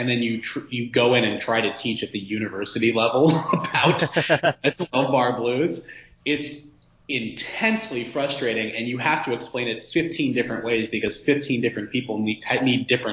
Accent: California, United States; And I'm from the Bay Area originally, so I kind of knew where to go and where not to go

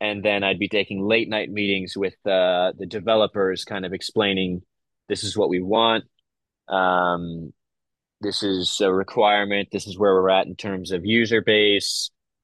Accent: San Diego, California, United States; No, I'm not from Nashville or Boston. I was from

